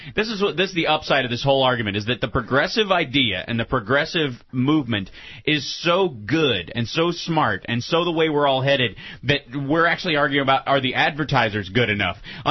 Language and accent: English; Kentucky, United States; I grew up in Kentucky with hunting and all that stuff.